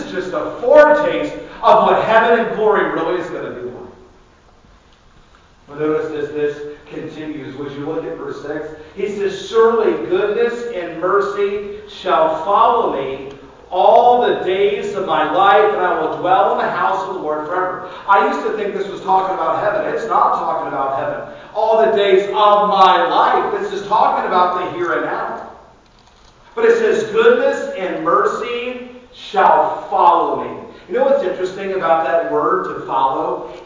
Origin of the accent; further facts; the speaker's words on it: Atlanta, Georgia, United States; I grew up in Atlanta, Georgia, and in North Atlanta, and the suburbs.